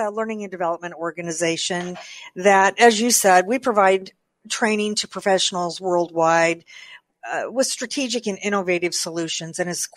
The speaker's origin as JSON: {"language": "English", "town": "Kansas City", "country": "United States", "said": "I went to school. I'm from Kansas City."}